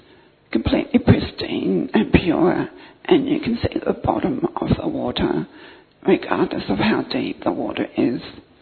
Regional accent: Australia; I'm a native from Australia, and for the past 2 years Australia has been in lockdown.

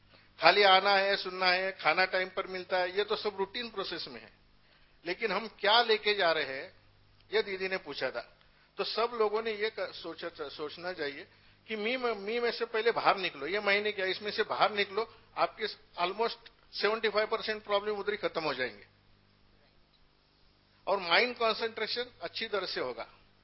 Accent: Pune, Maharashtra, India; मैं पुणे से हूं

